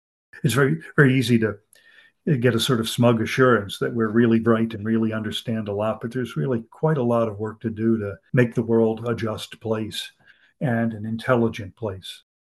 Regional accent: Philadelphia, Pennsylvania, United States; born there; So we can say with definiteness that I was born in Philadelphia

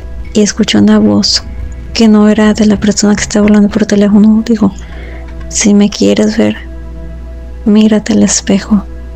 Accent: Michoacán, Mexico; now in Texas, United States; La vez pasada no les comenté de dónde soy. Soy de Michoacán, aunque ahorita nos encontramos aquí en Texas.

